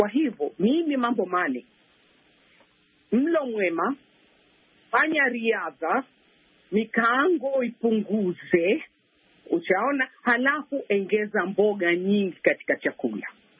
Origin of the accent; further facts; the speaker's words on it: Zanzibar, Tanzania; Mimi nimetoka kwetu Zanzibar juzi, just kiasi mwezi uliopita